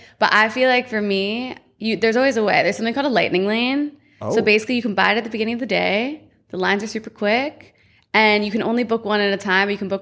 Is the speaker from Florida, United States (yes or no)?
yes; Boca Raton, Florida, United States; I love all things health and wellness. I grew up in Boca Raton, Florida.